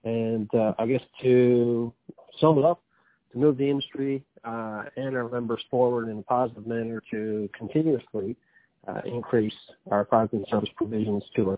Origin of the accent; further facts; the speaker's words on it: Newfoundland and Labrador, Canada; I live in Gander, born and raised in Newfoundland.